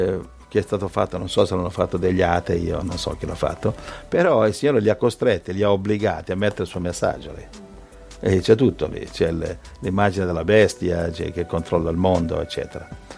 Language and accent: Italian; Lombardy, Italy; Per me dove sono cresciuto io, a Brianza